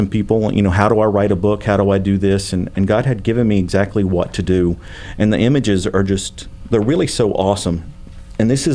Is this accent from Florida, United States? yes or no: no; Tennessee, United States; also born or lived in Nashville; I did. I was raised in Northeast Tennessee.